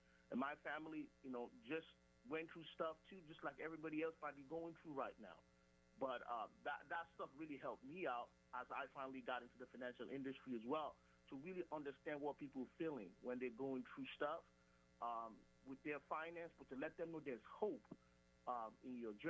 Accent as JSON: {"language": "English", "region": "California", "country": "United States", "tie": "born or raised there", "said": "And for me, growing up, I grew up in California, and I saw a lot of just a lot of things that they went through."}